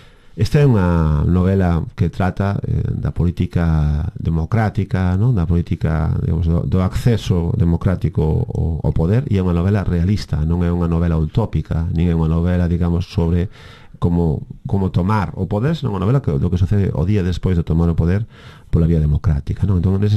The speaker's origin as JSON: {"language": "Galician", "town": "Vimianzo", "region": "Galicia", "country": "Spain", "tie": "born or raised there", "lives_now": "A Coruña, Spain", "said": "eu son coruñés de adopción, son vimiancés de nación"}